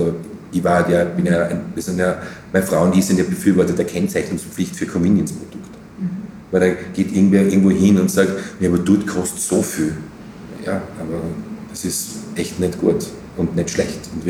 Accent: Graz, Styria, Austria; weil natürlich als Grazer, als Steirer, was in seiner Heimat zu machen, ist natürlich eine lässige Geschichte.

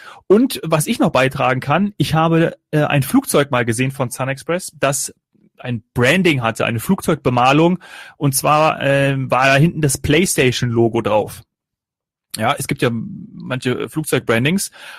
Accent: Kassel, Hesse, Germany; dem kleinen Flughafen aus meiner Heimatregion Kassel-Calden.

